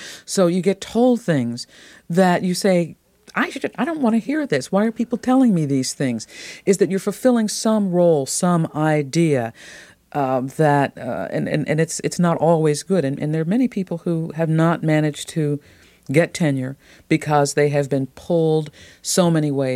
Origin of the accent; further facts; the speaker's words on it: Midwest, United States; And so I could tell, growing up in the Middle West, all sorts of things by the glances and comments from white people.